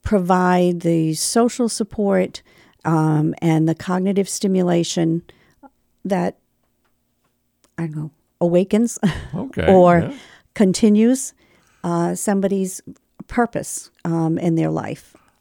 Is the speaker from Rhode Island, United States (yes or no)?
yes; Smithfield, Rhode Island, United States; I am a Rhode Island person. I grew up in Smithfield.